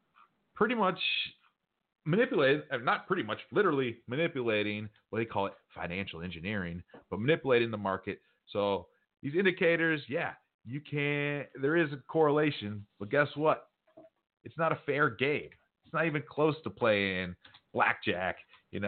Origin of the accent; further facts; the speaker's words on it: United States; So I'd first say I'm American through and through, but sometimes I think we Americans are a little too cocky